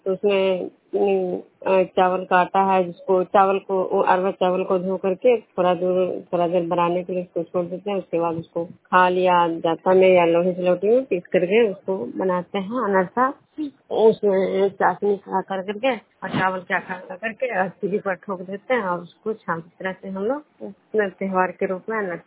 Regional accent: Vishnupur, Bihar, India; मैं विष्णुपुर ग्राम खुजरा पंचायत नालंदा जिला दवनसा प्रखंड के निवासी हूँ।

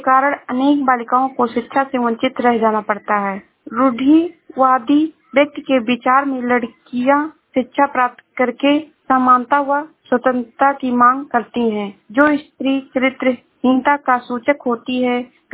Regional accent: Shravasti, Uttar Pradesh, India; मैं जिला श्रावस्ती से हूँ।

